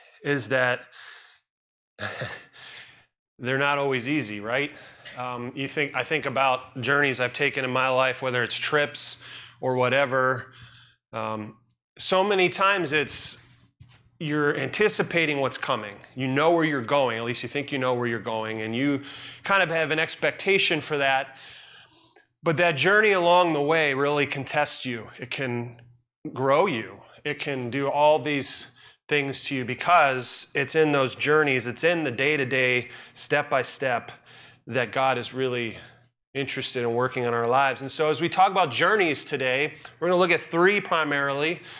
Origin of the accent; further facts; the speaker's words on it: McHenry, Illinois, United States; born there; I was born in McHenry, Illinois, and so if I had to go back there, I don't know that I've been back there in probably 40 years.